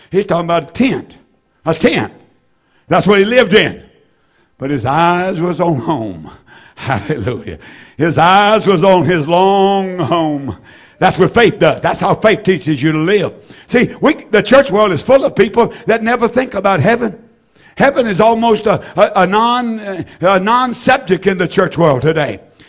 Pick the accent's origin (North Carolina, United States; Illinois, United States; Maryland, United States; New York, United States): North Carolina, United States; Roxboro; home, Roxborough, North Carolina. Beautiful little town there in the tobacco country. And I love to say I'm from Roxborough.